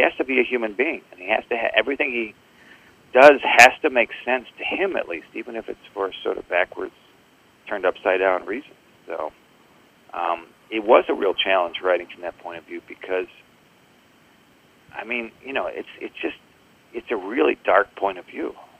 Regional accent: Michigan, United States; knowing the Upper Peninsula as I do, growing up in Michigan

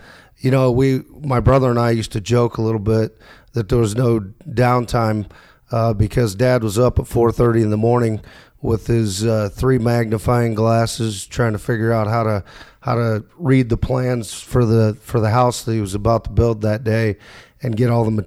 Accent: Marietta, Ohio, United States; Yeah, so I grew up in a small town, at least by Ohio standards, called Marietta.

